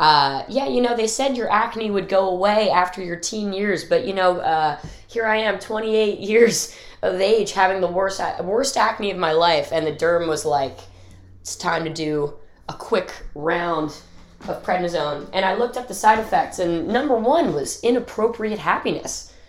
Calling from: Seattle, Washington, United States; I'm phoning in from Seattle, Washington, the beautiful home of grunge.

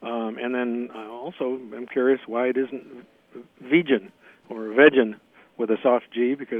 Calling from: Bloomington, Indiana, United States; I'm calling from Bloomington, Indiana.

